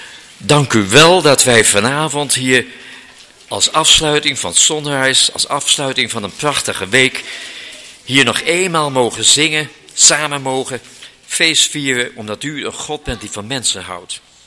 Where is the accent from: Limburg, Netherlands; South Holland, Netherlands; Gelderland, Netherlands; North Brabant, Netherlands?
Gelderland, Netherlands; Dinxperlo; Ik kom uit Dinxperlo.